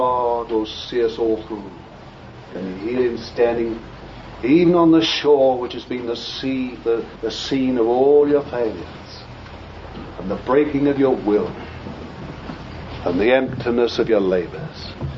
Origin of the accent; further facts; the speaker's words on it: London, United Kingdom; born there; now in -; but I was born in Bethnal Green. I don't know what that's equivalent of Manhattan or somewhere like that. Bronx. That's about the equivalent. That's where I was born.